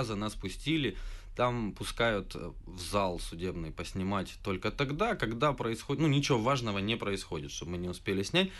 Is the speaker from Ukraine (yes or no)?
yes; Ukraine; born there; я гражданин Украины, я родился в Украине